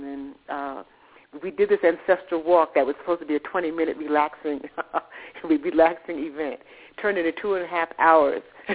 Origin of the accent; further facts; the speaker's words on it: New York, United States; I grew up in New York, so my parents took me to plays and all of that.